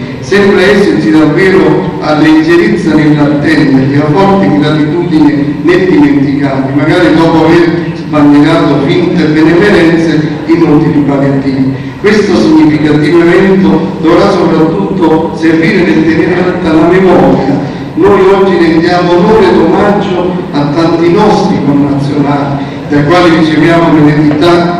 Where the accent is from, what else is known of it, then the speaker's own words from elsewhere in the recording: Abruzzo, Italy; io vengo dalla terra d'Abruzzo